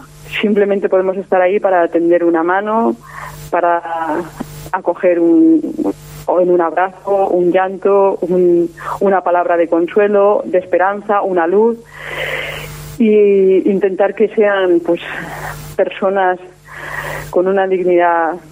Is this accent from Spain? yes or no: yes; Novelda, Valencian Community, Spain; me contrataron en el cole de mi pueblo, en Novelda, en Alicante